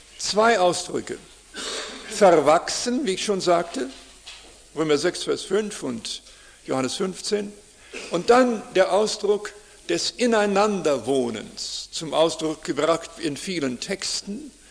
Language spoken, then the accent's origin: German; Canada; Bei uns in Kanada konnte man früher, heute wird schon mit anderem Material mal gebaut, aber Holzhäuser konnten ohne weiteres vom Fundament weggenommen werden